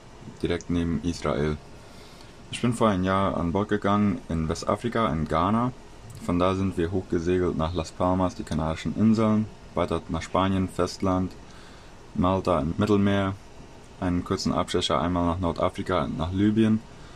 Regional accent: Fernheim, Boquerón, Paraguay; ich komme aus Fernheim.

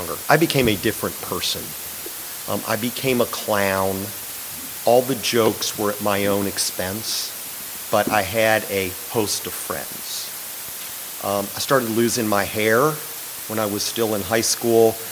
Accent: Cincinnati, Ohio, United States; Growing up in Cincinnati, Ohio.

